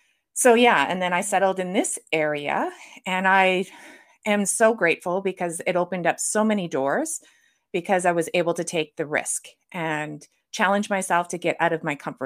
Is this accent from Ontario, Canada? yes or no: yes; Thunder Bay, Ontario, Canada; moved away as an adult; I'm from Thunder Bay, Ontario, and I grew up there until I was 17 and then left there and went on to Bible college